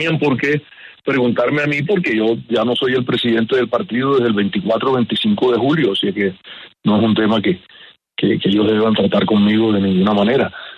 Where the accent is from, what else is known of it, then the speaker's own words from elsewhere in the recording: Barranquilla, Atlántico, Colombia; recordemos que somos paisanos, barranquilleros